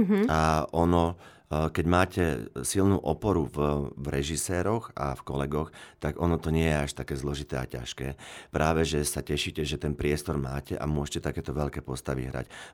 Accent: Žilina Region, Slovakia; now in Bratislava, Slovakia; ja som z Oravy šiel do veľkého sveta, v mojom prípade ponímaní Bratislavy

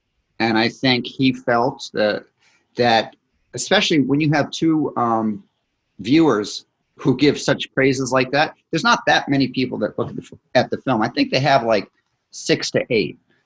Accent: Scotland, United Kingdom; but I'm Scottish, so I like to hold grudges.

